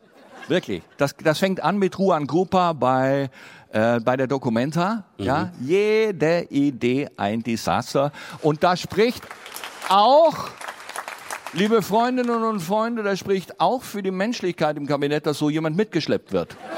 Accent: Rhineland, Germany; Und wie es bei uns im Rheinland heißt, zynisch und menschenverachtend.

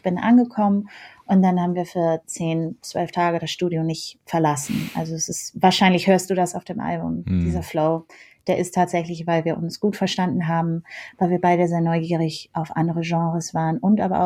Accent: Ghana; moved away; also born or lived in Paris, France; Also ich bin in Ghana aufgewachsen

